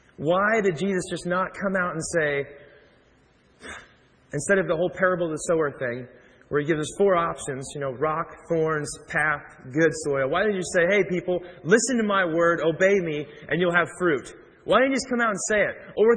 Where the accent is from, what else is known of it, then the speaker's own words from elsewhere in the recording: Kansas City, United States; Now, I'm from Kansas City. Barbecue capital of the world.